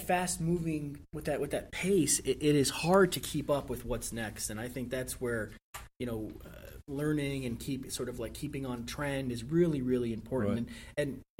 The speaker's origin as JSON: {"language": "English", "country": "United States", "said": "I am American."}